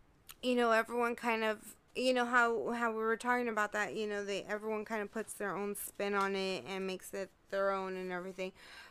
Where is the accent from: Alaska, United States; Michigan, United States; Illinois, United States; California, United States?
California, United States; Because when I went to Ohio, people knew I was from California.